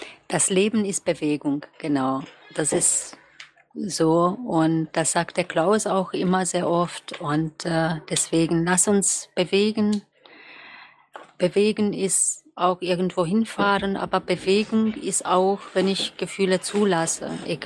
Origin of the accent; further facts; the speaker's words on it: Romania; now in Germany; ich komme aus Rumänien, ich glaube, viele von euch wissen das. Und es waren andere Zeiten in meiner Jugendzeit, was ich erlebt habe.